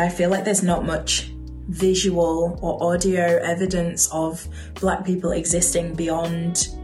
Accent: Yorkshire and the Humber, United Kingdom; As a black girl growing up in West Yorkshire

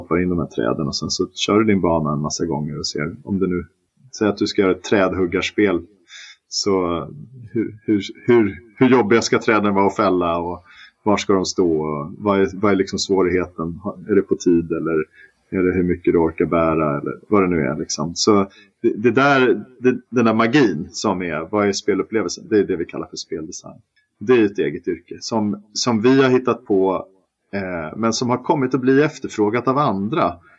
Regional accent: Stockholm, Stockholm County, Sweden; also born or lived in Malmö; Jag är ju stockholmare som alla hör, men jag bodde ju 3 år i Malmö.

